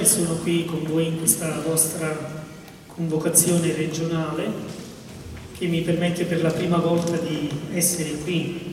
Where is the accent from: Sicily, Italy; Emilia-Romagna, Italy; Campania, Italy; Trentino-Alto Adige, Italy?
Campania, Italy; io sono della Campania e saluto tutti i campani che sono qui, che alcuni di loro anche della mia città